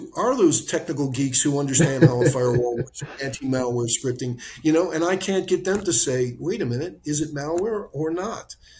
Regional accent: United States; now in London, United Kingdom; But I tell you, I'm an American. I'm living over in London

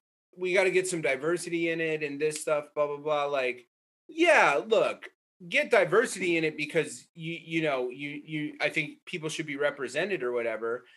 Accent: Massachusetts, United States; if I'm from Massachusetts, so it'd be like Jamaica Plains or, Roxbury

